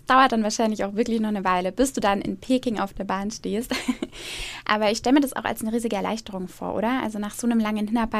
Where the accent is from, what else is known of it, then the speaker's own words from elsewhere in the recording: Eckersmühlen, Bavaria, Germany; und das ist tatsächlich auch mein Heimatort und da ist man als Eckersmühlner natürlich nochmal besonders stolz drauf.